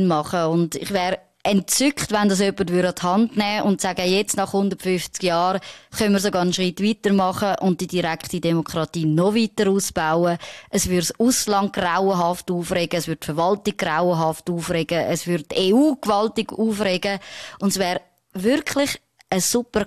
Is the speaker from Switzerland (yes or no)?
yes; Switzerland